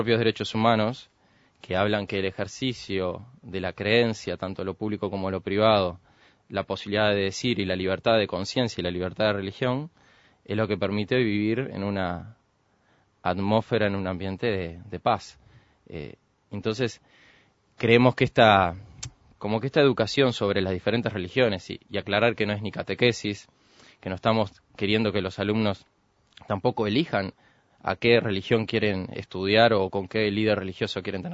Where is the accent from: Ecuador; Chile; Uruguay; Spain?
Uruguay